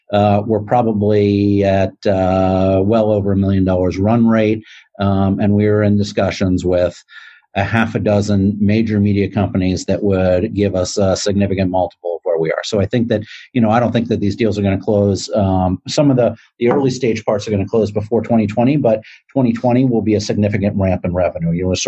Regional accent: Washington, District of Columbia, United States; I grew up in Washington, D.C.

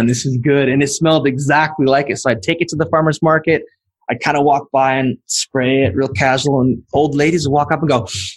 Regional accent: California, United States; So I grew up in the Central Valley right here in the middle of California, and there's oranges all over the place.

